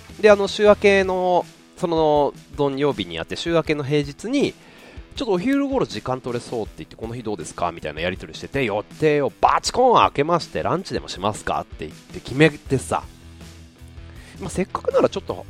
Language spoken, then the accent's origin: Japanese; Yokohama, Kanagawa, Japan; まあ僕出身横浜で